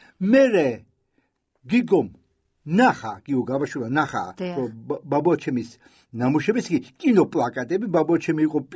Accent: Leghvani, Imereti, Georgia; ჩვენ ხარაგაულიდან ვარ წამოსული, უფრო სწორედ ლეღვანიდან

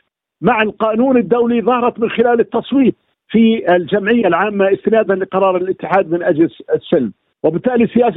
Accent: Palestine; ونحن كشعب فلسطيني صامدون على هذه الأرض

